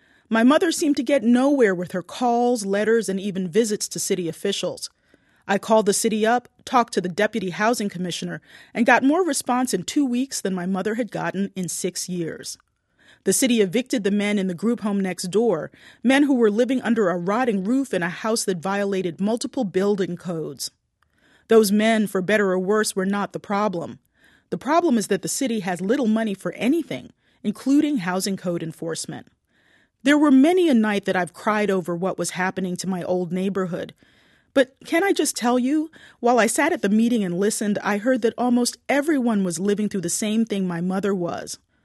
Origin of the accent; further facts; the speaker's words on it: Baltimore, Maryland, United States; Well, I'm from Baltimore, not the part that looks like The Wire. The house I grew up in has a wide lawn planted with flowers and a backyard filled with fruit trees and vegetable beds.